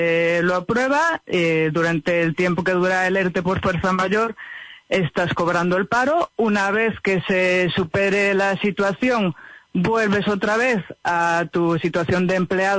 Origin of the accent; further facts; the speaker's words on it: Gijón, Asturias, Spain; now in Oviedo, Spain; yo soy de Gijón, nacida en Gijón y vivo en Oviedo desde hace muchos años.